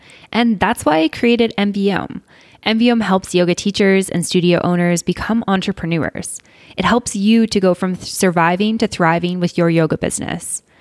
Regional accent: Canada; I'm from Canada, but Michigan's one of the states I haven't been to.

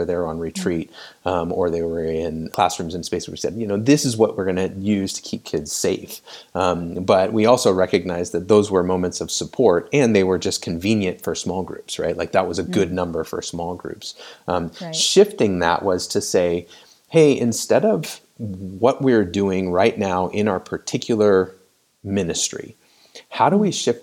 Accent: West Coast, United States; I went to school on the East Coast. I'm from the West Coast.

